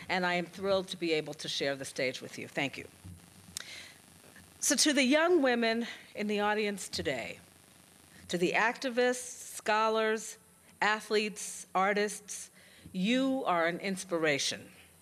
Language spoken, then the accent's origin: English; Brooklyn, New York, United States; So I grew up in Brooklyn, New York. Am I getting any Brooklyn people in the house?